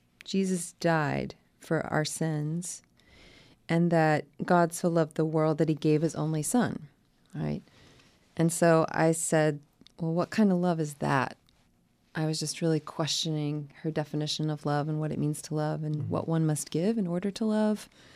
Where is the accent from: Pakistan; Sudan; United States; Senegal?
United States; Tucker, Georgia; Yeah, Tucker, Georgia, just outside of Atlanta, about 20 minutes.